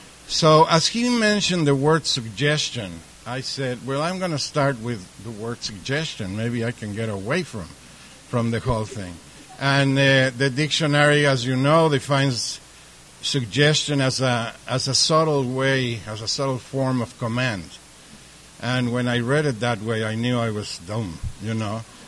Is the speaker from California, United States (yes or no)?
yes; Rancho Mirage, California, United States; I come from Rancho Mirage, the desert